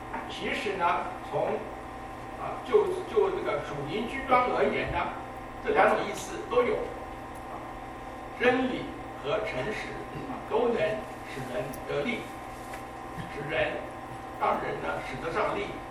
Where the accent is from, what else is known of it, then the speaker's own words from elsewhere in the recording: Taiwan; 我们在台湾长大的人，年轻的时候要服兵役大学毕业以后要服兵役